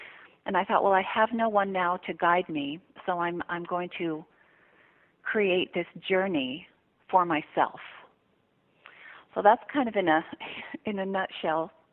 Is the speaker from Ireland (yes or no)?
no; Seattle, Washington, United States; born there; also born or lived in Santiago, Chile; I was born in Seattle, Washington, and, you know, I spent my formative years, a few of them anyway, in Santiago, Chile.